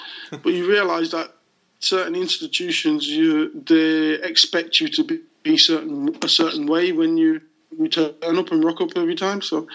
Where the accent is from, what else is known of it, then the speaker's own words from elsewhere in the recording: Leicester, East Midlands, United Kingdom; I'm from Leicester, so I was born and raised in Leicester. I didn't know anything else.